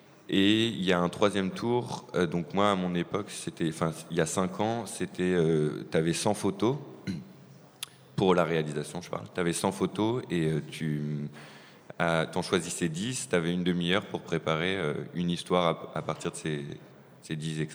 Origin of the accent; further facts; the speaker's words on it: France; moi, je ne suis pas belge, je suis français d'origine